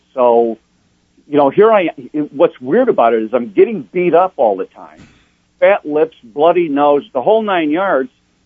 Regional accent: Roseland, Illinois, United States; born there; I was born in Roseland, Illinois, which is a suburb of Chicago, blue collar. Really a great place.

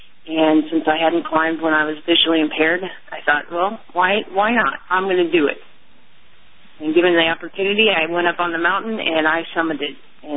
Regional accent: Florida, United States; since I'm from Florida, thinking of Montana in winter, didn't jive right away.

